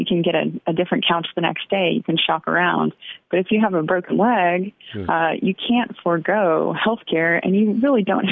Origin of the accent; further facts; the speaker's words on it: Texas, United States; You know, in my home state of Texas, where we did not expand Medicaid, still about 17% of people are uninsured.